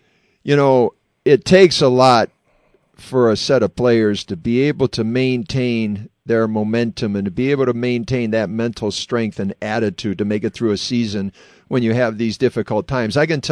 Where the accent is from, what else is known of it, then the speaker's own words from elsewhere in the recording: Ohio, United States; But I tell you what, I'm from Ohio.